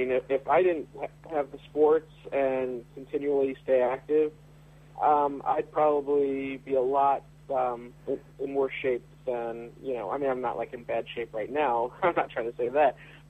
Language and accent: English; Chicago, Illinois, United States; I grew up in Chicago, and, the first sport that comes to mind is baseball. And I grew up a Cubs fan.